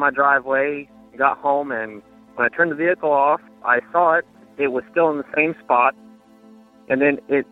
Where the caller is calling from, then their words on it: Texas, United States; I'm calling from Texas, but this story happened in Missouri around 2014, 2013-ish.